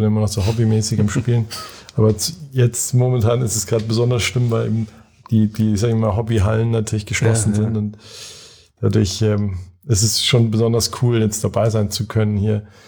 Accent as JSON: {"language": "German", "town": "Munich", "region": "Bavaria", "country": "Germany", "said": "Ich bin ursprünglich aus München"}